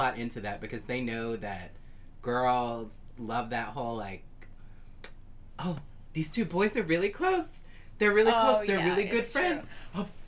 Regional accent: United States; I, as an American, demand more gay content in K-dramas.

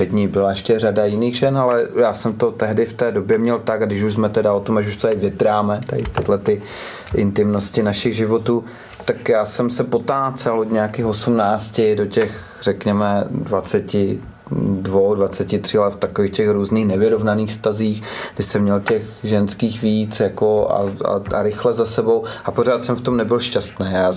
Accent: Moravia, Czechia; Tak já jsem 30 let cidnou babou, že jo? Tak u nás na Moravě my to tak máme

